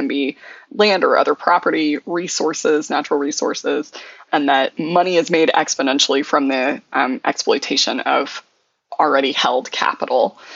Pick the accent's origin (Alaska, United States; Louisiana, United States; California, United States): Louisiana, United States; also born or lived in New Orleans; now in Brooklyn, United States; I'm from Louisiana many generations. I lived in New Orleans for the last 17 years, though most of my family lives in the further west in Louisiana in Cajun country.